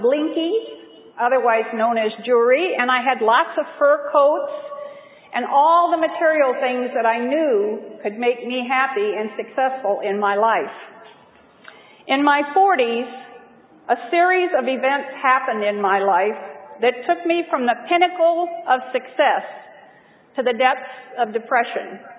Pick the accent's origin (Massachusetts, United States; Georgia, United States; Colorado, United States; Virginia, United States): Colorado, United States; Copper Mountain; Now, I am from Copper Mountain, Colorado